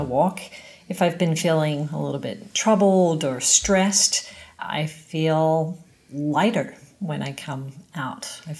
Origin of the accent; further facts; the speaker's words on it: Australia; And I was just constantly offending people just by, you know, being an Aussie, right? Being direct.